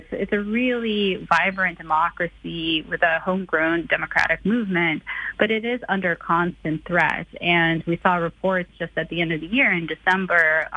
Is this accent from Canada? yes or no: yes; Canada; now in United States; I'm actually Canadian.